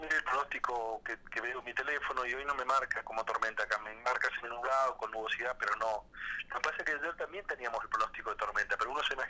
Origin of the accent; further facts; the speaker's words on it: Loncopué, Neuquén, Argentina; Yo soy nacido y criado en Loncopué